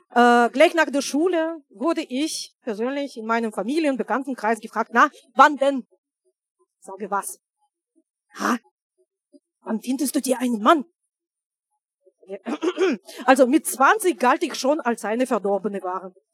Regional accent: Russia; ich komme aus Russland.

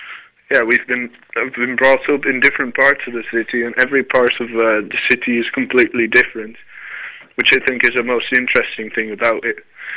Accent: Rotterdam, South Holland, Netherlands; It's kind of like when we're from Rotterdam in Holland

